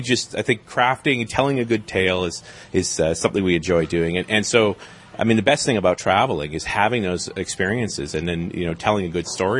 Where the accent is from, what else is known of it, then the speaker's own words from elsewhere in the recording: Canada; I am a Canadian, so that is a possibility.